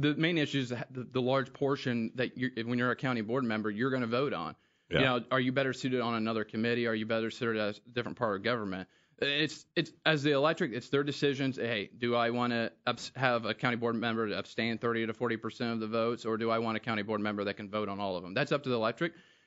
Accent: Macon, United States; And I grew up in Macon. I grew up here. Besides my time in the Army that I left and then came back

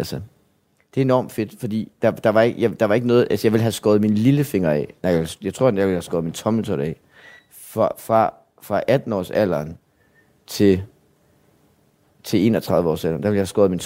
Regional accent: Esbjerg, Region of Southern Denmark, Denmark; born there; Det betyder, at jeg blev født i Esbjerg, og det var en by, jeg havde det meget, meget svært ved.

